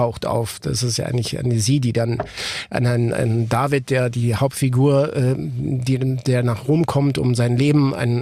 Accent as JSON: {"language": "German", "region": "Ticino", "country": "Switzerland", "tie": "born there", "said": "Ich bin ja aus dem Tessin gebürtig und liebe die mediterrane Lebensart."}